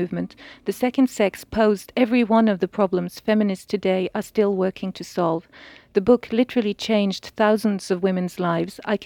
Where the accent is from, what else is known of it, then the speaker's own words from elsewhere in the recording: Norway; now in United States; Well, first I should say I'm actually from Norway, which is as far away from Australia as you can get.